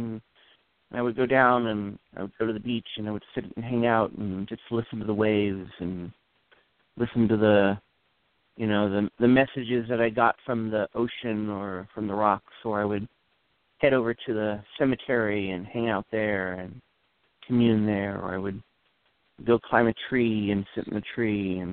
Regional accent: Pacific Grove, California, United States; I grew up on the Monterey Peninsula in the on the coastal town of Pacific Grove

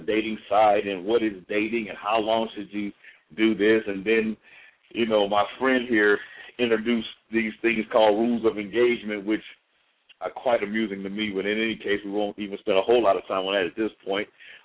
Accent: Chicago, Illinois, United States; now in Houston, United States; I live in Houston, been living there for a little while, but I'm originally from Chicago. And anyway, I'm down here in Houston because I love the weather, and the people are cool

